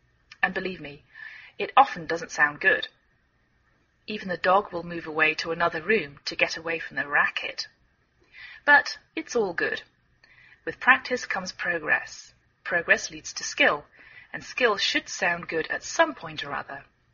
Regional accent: England, United Kingdom; now in United States

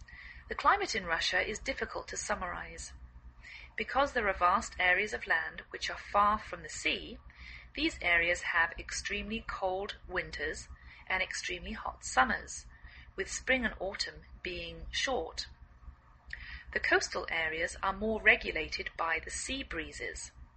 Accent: England, United Kingdom; now in United States

